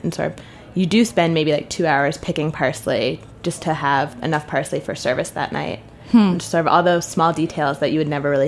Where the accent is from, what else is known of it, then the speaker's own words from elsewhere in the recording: New York City, New York, United States; I'm from New York City, actually, born and raised. So, and I was living in New York to begin with, so that was sort of the easiest place to begin my adventure right at home.